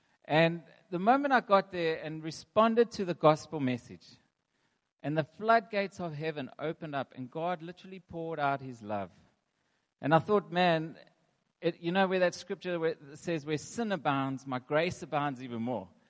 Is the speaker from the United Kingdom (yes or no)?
no; Johannesburg, Gauteng, South Africa; moved away as an adult; So I grew up in Johannesburg. When I was 21, I went overseas.